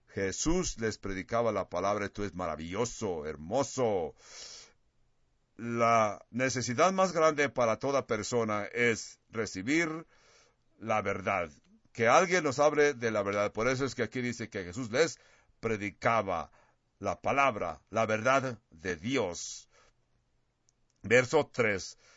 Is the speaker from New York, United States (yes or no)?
no; California, United States; now in New Mexico, United States; Aquí, en esta área que vivimos en Nuevo México, de veras, no hay mucho tráfico. Yo crecí en California